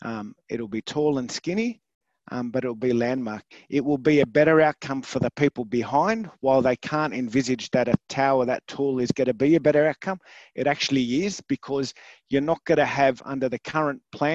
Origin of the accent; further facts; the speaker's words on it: Croydon, London, United Kingdom; born there; I was born in Croydon, I was born in the Melvin Hill estate. My kids were born in Croydon. My wife was born in Croydon. We're Croydonites, even though we live in Billwood now.